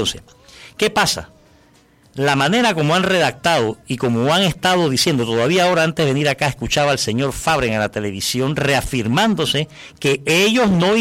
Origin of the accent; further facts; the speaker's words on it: Panama; no podemos menos que sentirnos congratulados como panameños